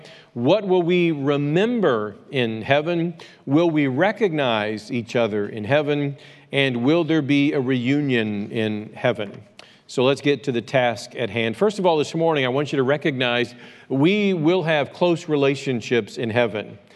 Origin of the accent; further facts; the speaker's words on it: Cahokia, Illinois, United States; I served Jerome Lane Baptist Church in my hometown of Cahokia, Illinois